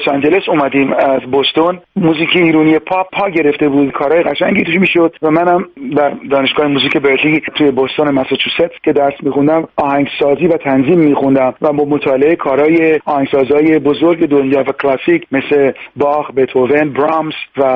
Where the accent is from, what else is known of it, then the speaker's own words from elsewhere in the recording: Tehran, Tehran Province, Iran; moved away as an adult; now in Boston, United States; در تهران به دنیا اومدم و همونجا هم بزرگ شدم.